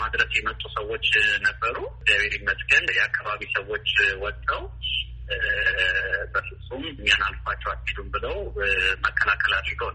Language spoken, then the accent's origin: Amharic; Jimma, Oromia, Ethiopia; born there; እንግዲህ አባቴ ተወልዶ የሚያደርገው ወለጋ ውስጥ ነው፣ እኛም የተወለድነው እንግዲህ ጅማ ውስጥ ነው።